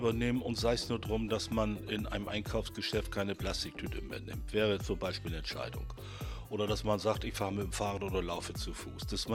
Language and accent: German; Northern Germany, Germany; Und ich als Norddeutscher, der auf der Nord- und Ostsee gesegelt ist